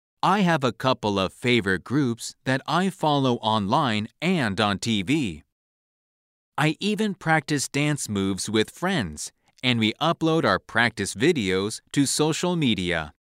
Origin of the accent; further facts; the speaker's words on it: France; from France.